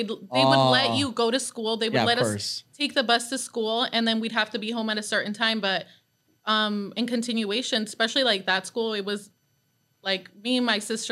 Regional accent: Thousand Oaks, California, United States; I grew up in Thousand Oaks, so there was white power.

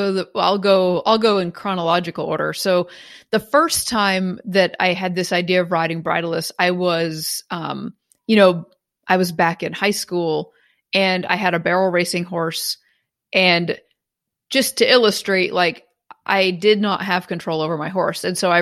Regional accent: Maine, United States; I grew up in Maine and we would go to horse shows

